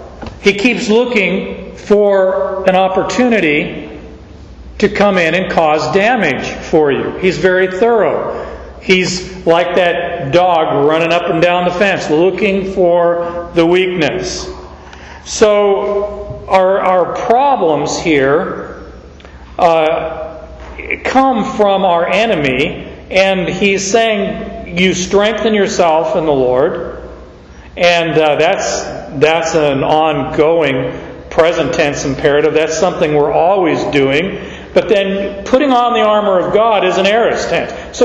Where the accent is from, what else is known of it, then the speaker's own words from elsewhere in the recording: Phoenix, Arizona, United States; I grew up in Arizona, and so my vocabulary about snow is very limited.